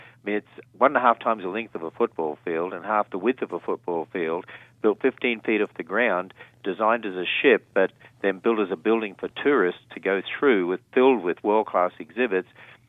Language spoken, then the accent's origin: English; Australia; accent: Australian; I hope you understand my Aussie accent here.